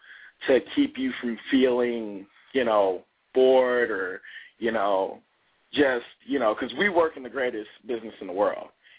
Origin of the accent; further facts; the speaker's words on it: Hammond, Indiana, United States; Hey, I'm from Hammond, Indiana.